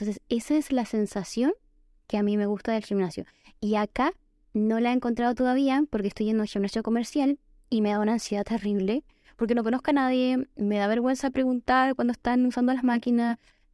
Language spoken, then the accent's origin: Spanish; Chile; como buena chilena